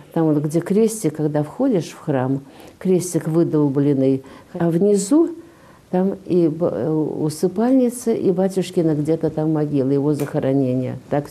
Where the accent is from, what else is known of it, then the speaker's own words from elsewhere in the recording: Saint Petersburg, Russia; Я сама питерская и блокадница.